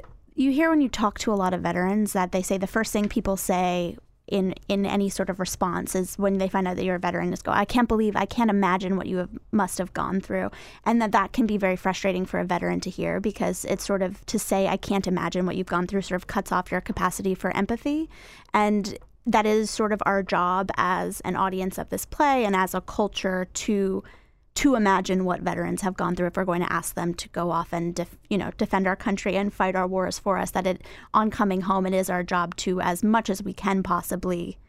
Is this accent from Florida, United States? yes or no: yes; Florida, United States; And I'm from the South, I'm from Florida